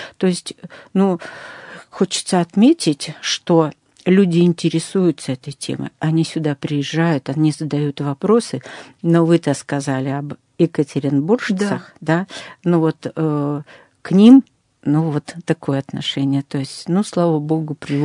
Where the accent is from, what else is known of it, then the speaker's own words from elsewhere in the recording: Nakhodka, Primorsky Krai, Russia; А я говорю, а я из Находки.